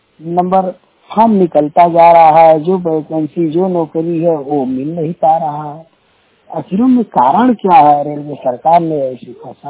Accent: Rangnapur Dabrupur, Uttar Pradesh, India; ग्राम रंगनापुर डबरूपुर जनपद महाराजगंज के निवासी हैं।

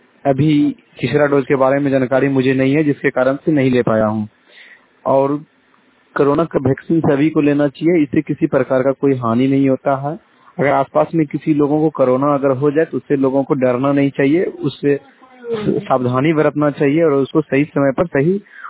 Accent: Raghunathpur, Bihar, India; मेरा हवेली खरपुर का रघुनाथपुर गांव का निवासी हूँ।

